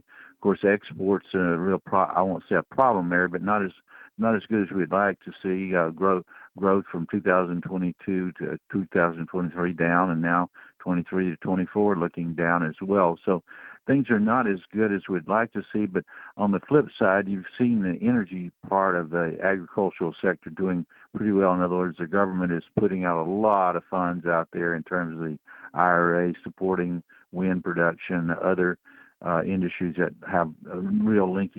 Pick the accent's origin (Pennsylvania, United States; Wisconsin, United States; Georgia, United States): Georgia, United States; I grew up in Georgia, so that's the way you got to be if you grew up in Georgia.